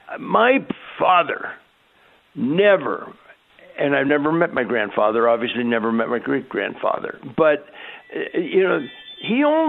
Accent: United States; My dad is dead. My mom is dead. I'm an American. My daughter's an American.

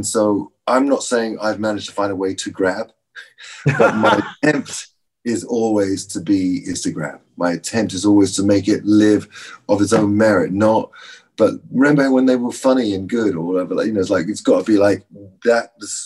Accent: England, United Kingdom; I'm English.

